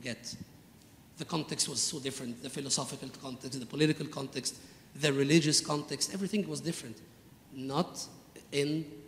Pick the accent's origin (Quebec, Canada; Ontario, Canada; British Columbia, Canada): Quebec, Canada; Montreal; Sorry, I'm coming from Montreal.